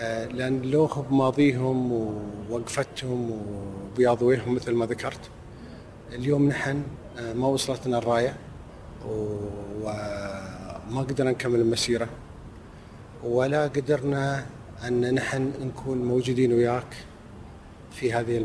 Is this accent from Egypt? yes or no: no; United Arab Emirates; نحن كنا أهلية من الفجيرة لين السلع